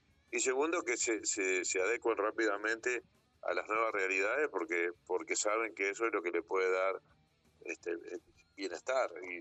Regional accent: Uruguay; imagínese que además como uruguayo, este sería un acontecimiento brutal

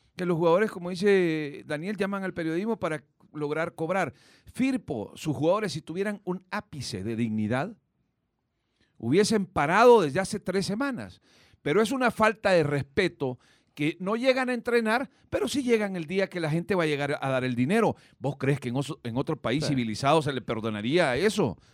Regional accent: El Salvador; porque yo soy salvadoreño.

